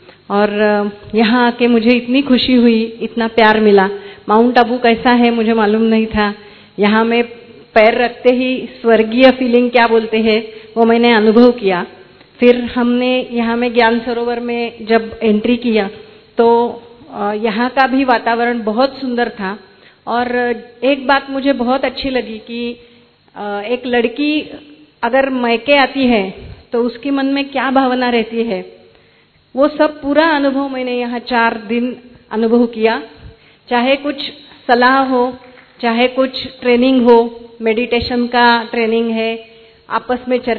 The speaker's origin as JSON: {"language": "Hindi", "town": "Pune", "region": "Maharashtra", "country": "India", "said": "मैं पूना से आई हूँ"}